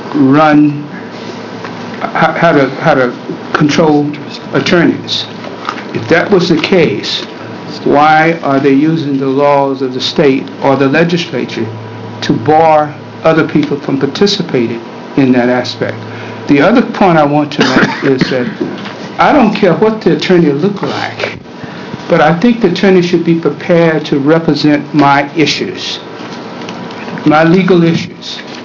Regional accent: Corvallis, Oregon, United States; from Corvallis.

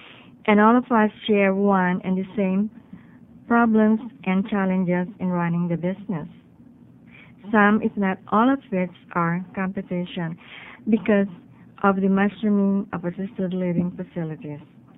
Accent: Medford, Oregon, United States; English is a second language; I'm from Medford, and I'm an adult foster home provider.

